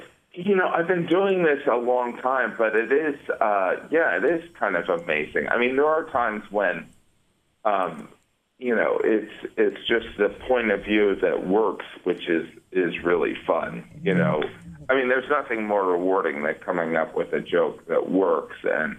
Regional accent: Midwest, United States; And, you know, I'm from the Midwest and she's from the Midwest.

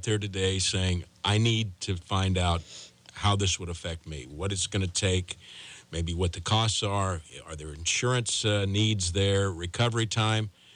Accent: Hartford, South Dakota, United States; it's right there in my hometown of Hartford, South Dakota.

